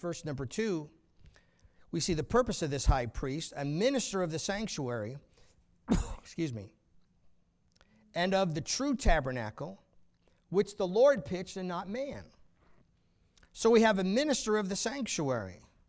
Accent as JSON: {"language": "English", "region": "New York", "country": "United States", "tie": "born or raised there", "said": "I never met a Baptist my entire life growing up on Long Island."}